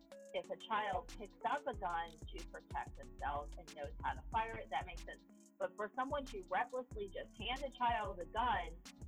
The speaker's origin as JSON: {"language": "English", "region": "Missouri", "country": "United States", "said": "And I'm from Missouri. You gotta understand, I'm from Missouri."}